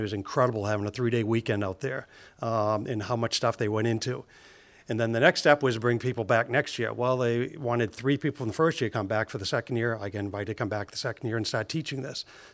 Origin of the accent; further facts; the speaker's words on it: Waterville, Maine, United States; been there 25 years that I've been back in town, my hometown.